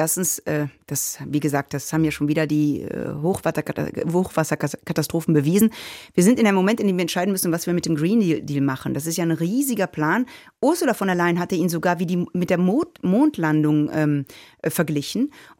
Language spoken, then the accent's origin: German; Belgium; born there; Also ich bin ja auch in Belgien geboren, das heißt, ein bisschen alles konfus und durcheinander.